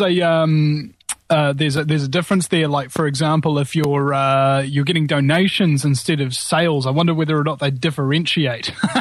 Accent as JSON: {"language": "English", "country": "New Zealand", "lives_now": "United States", "said": "I mean, I'm from New Zealand. I don't have an effing clue."}